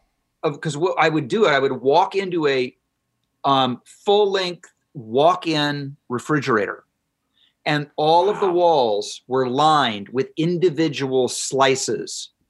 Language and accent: English; Ohio, United States; I remember growing up in Ohio when Wendy's came on the scene.